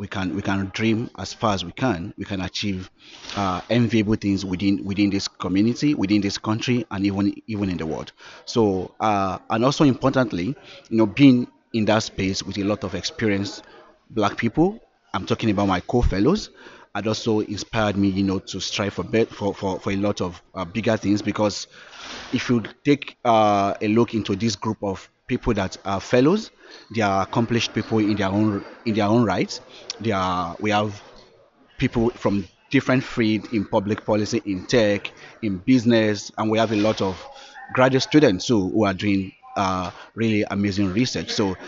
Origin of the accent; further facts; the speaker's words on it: Nigeria; English is a second language; now in Japan; I am from Nigeria.